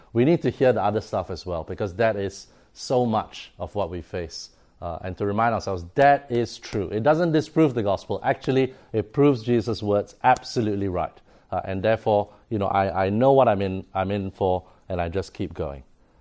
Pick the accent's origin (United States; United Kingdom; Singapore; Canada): Singapore; in my home country of Singapore